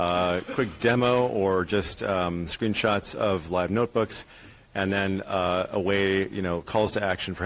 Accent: Portland, Oregon, United States; I came from Portland, Oregon, like I said.

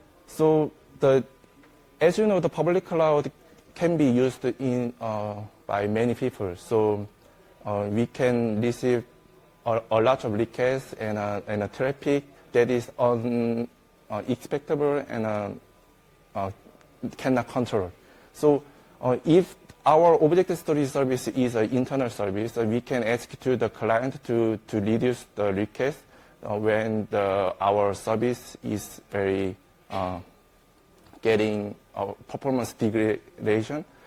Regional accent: South Korea; English is a second language; from South Korea

